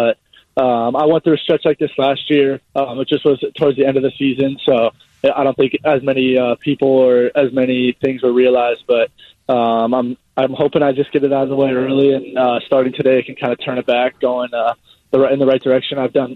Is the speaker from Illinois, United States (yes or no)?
no; Michigan, United States; Yeah, my whole family is born and raised in Michigan.